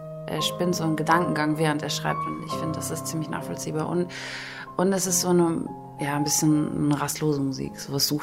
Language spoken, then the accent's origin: German; Wuppertal, North Rhine-Westphalia, Germany; also born or lived in Moscow, Russia; Also ich bin in Moskau geboren und habe die ersten 6 Jahre in Moskau gelebt. Und dann 1992 ist meine Familie nach Deutschland gekommen. Also meine Eltern und ich habe noch eine große Schwester. Ist 3 Jahre älter als ich. Und wir sind erstmal nach Wuppertal gezogen. In diese kleine Stadt in Nordrhein-Westfalen.